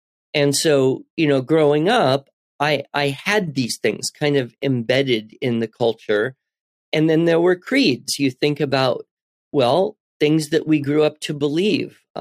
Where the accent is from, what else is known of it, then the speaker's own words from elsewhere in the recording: United States; that's who I am. I'm an American.